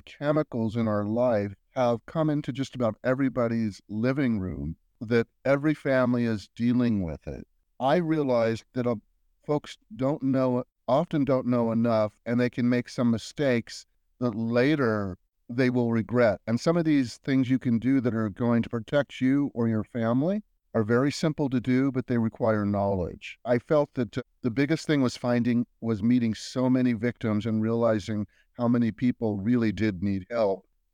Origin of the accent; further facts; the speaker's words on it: Los Angeles, California, United States; I grew up in Los Angeles, California, an avid sport fisher.